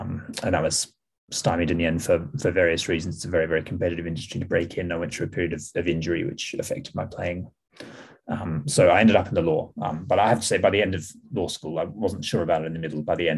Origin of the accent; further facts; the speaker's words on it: Perth, Western Australia, Australia; also born or lived in England; I was born in England, and my parents are both dual citizens who spent part of their life living in both countries. So we moved back to Perth when I was about eight.